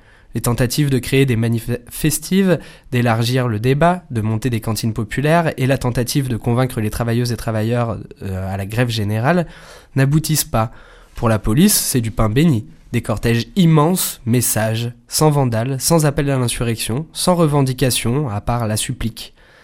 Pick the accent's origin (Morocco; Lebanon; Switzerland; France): France; en tant que Française, en tant que Français, on s'accommodait comme on pouvait